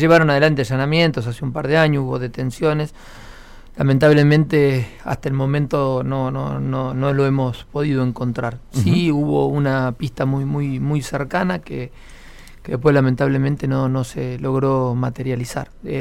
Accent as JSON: {"language": "Spanish", "country": "Argentina", "said": "Nosotros somos argentinos, igual que la provincia de Buenos Aires, igual que la capital federal"}